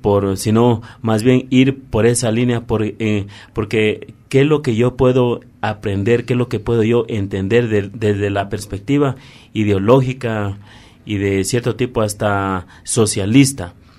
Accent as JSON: {"language": "Spanish", "region": "Loja", "country": "Ecuador", "said": "yo vengo de la provincia de Loja. Soy egresado de Ingeniería en Administración de Empresas de la Universidad Técnica Particular de Loja."}